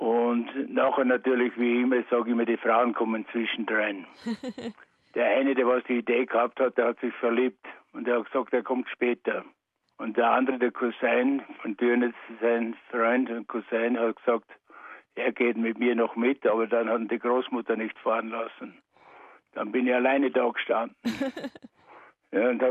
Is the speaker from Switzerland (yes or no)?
no; Lower Austria, Austria; moved away as an adult; also born or lived in Türnitz; now in Australia; Ich bin 1959 von Österreich weg. Ich bin geboren in Waldviertel. Und wie ich 14 Jahre alt war, bin ich nach Dürnitz runtergegangen zu meinem Vater.